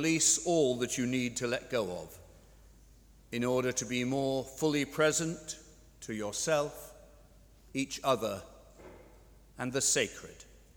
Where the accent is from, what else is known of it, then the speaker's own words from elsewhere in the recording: Dublin, Leinster, Ireland; now in United States; I grew up here in Dublin, but for the past 35 years or so, I've lived mostly in the US